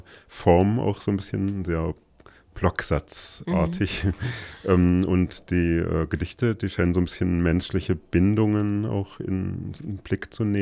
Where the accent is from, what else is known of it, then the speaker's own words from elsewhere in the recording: Kassel, Hesse, Germany; born there; ich bin in Kassel geboren